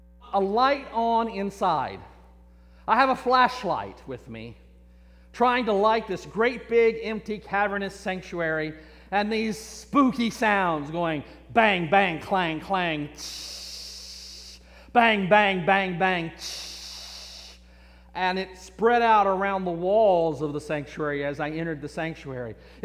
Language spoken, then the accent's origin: English; Texas, United States; I'm from Texas. It doesn't get cold here, or less not that cold here.